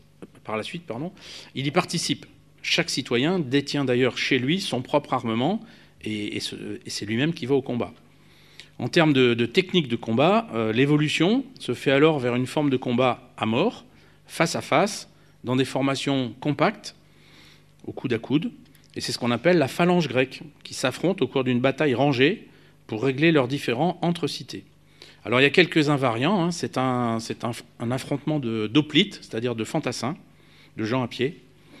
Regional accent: France; la paix nous a coûté cher, en tant que Français

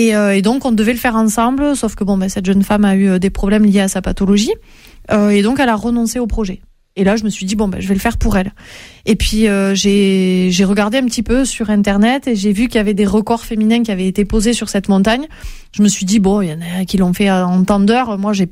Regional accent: Font-Romeu, Occitanie, France; L'avantage que j'ai eu, c'est que j'ai grandi à Font-Romeu.

